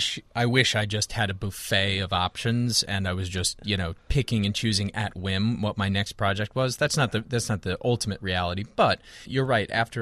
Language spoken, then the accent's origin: English; California, United States; So yeah, I'm from California originally.